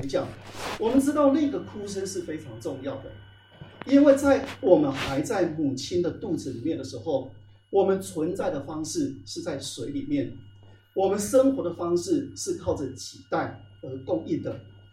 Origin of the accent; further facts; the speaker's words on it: Taiwan; 因为我们是华人，但是我们有中国的文化跟台湾的文化不太一样。我们台湾人